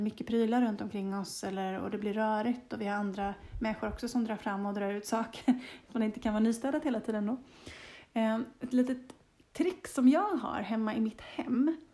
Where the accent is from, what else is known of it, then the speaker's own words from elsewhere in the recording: Småland, Sweden; Så det är olika energier från där jag kommer ifrån i Småland jämfört med där vi bor nu i Skåne.